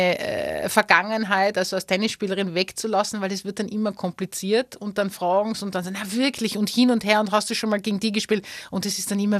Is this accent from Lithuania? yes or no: no; Tyrol, Austria; dass ich einen Akzent habe im Englischen, das fällt natürlich sofort auf, dann kommt es gleich, woher kommst du, aus Österreich, und dann fragst du gleich Wien, dann sage ich, nein, genau das Gegengesetzte und dort, wo es die Berge gibt, wo die Alpen sind